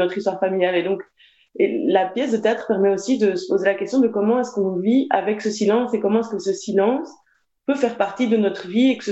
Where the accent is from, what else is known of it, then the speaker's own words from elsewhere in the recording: Belgium; also born or lived in Peru; Nos parents ont une histoire de migration. Moi, je suis née au Pérou, mais j'arrive en Belgique quand j'étais toute petite.